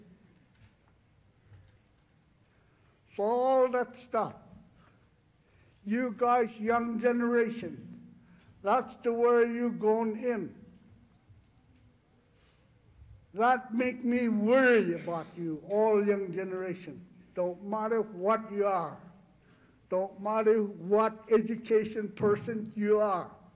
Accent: Alaska, United States; I'm Indian, I don't know how did I gonna figure it. I don't know where that 40 million acres land been said it. I really don't know. I think whole Alaska, I think that's mine.

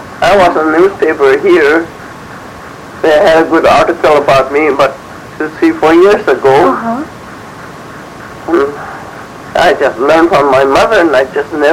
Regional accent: Fort Yukon, Alaska, United States; Port Yukon.

